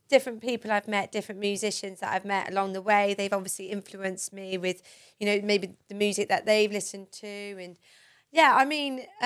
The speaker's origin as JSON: {"language": "English", "town": "Cheltenham", "region": "South West England", "country": "United Kingdom", "tie": "born or raised there", "said": "So I was brought up in Cheltenham in Gloucestershire."}